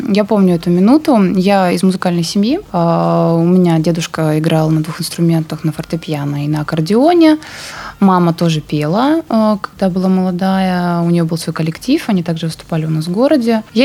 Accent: Primorsky Krai, Russia; also born or lived in Petropavlovsk-Kamchatsky; Нет, я здесь выросла, но не родилась. Родилась я на Петропавловске-Камчатском под извержением вулкана, кстати.

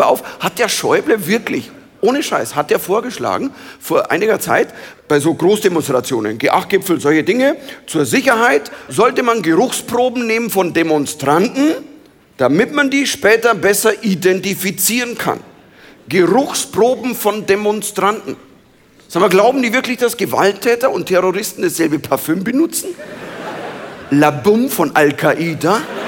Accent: Bavaria, Germany; es ist nicht einfach als Bayer, wenn du, weißt du, so 20 Jahre hier in Deutschland

